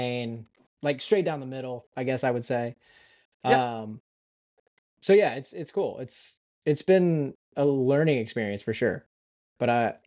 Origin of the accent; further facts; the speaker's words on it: South Carolina, United States; but then, you know, there are hints of country, cause I'm from South Carolina. I can't help the way I say some things.